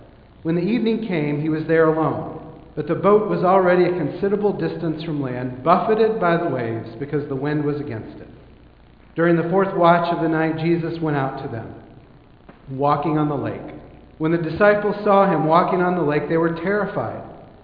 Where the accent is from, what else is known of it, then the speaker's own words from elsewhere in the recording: Michigan, United States; I come from Michigan. In my part of Michigan, you can literally count the days on one hand that are sunny between October 15 and Easter